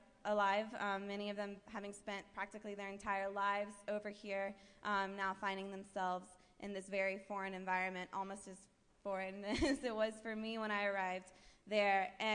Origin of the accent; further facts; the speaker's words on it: Boone, North Carolina, United States; moved away as an adult; now in Tijuana, Mexico; I am originally from Boone, born and raised 23 years before then. I moved to Tijuana after graduating from Appalachian State University.